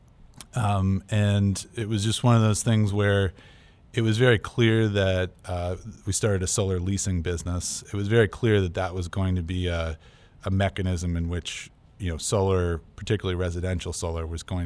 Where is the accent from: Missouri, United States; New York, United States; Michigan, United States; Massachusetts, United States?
Massachusetts, United States; Lexington; I grew up in Lexington, Massachusetts, just outside Boston.